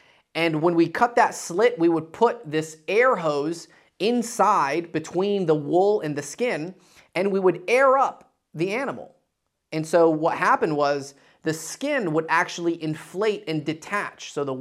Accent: Dalton, Georgia, United States; So very fun times growing up in Dalton, Georgia.

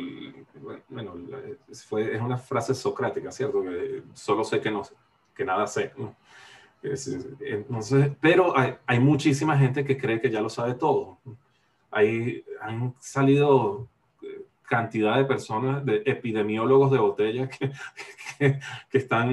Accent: Caracas, Capital District, Venezuela; yo soy oriundo de Venezuela

